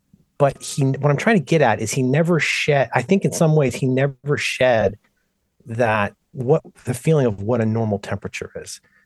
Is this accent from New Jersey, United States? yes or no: no; Ohio, United States; I grew up in Ohio and was always uncomfortably hot in San Francisco.